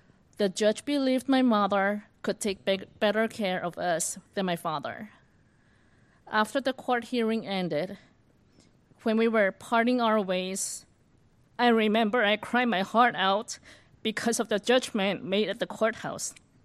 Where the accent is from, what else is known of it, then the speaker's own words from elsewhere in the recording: Hong Kong; I was born in Hong Kong. My maternal grandmother is a devout Christian. All the schools that I attended in Hong Kong were all Christian schools.